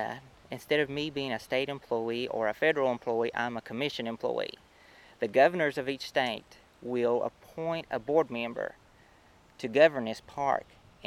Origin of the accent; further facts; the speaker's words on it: Hayside, Virginia, United States; I'm from Hayside, Virginia.